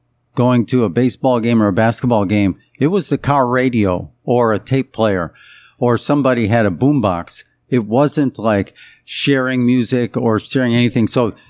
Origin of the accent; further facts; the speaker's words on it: Chicago, Illinois, United States; Like, I grew up in Chicago